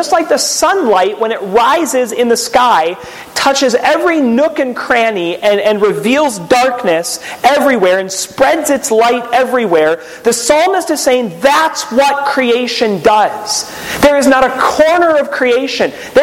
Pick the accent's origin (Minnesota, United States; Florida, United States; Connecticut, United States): Minnesota, United States; now in California, United States; So I already told you a couple times this evening, I grew up in Minnesota.